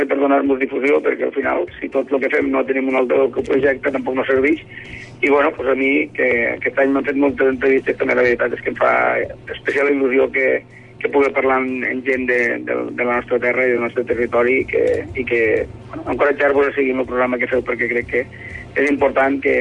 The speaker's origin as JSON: {"language": "Catalan", "region": "Catalonia", "country": "Spain", "tie": "born or raised there", "said": "nosaltres el que sí que no volem és oblidar els nostres orígens, des de les nostres arrels i ajudant tot i el que poguéssim i més a les Terres de l'Ebre"}